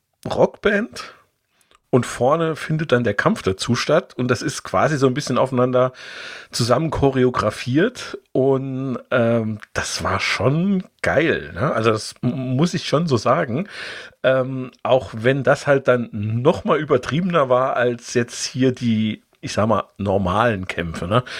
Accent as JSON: {"language": "German", "town": "Saarbrücken", "region": "Saarland", "country": "Germany", "said": "Ja, ich war mal bei uns in Saarbrücken"}